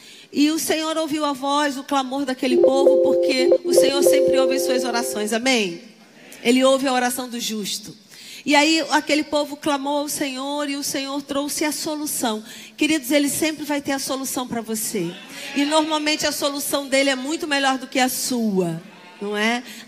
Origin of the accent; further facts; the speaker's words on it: Rio de Janeiro, Brazil; Como uma boa carioca, 12.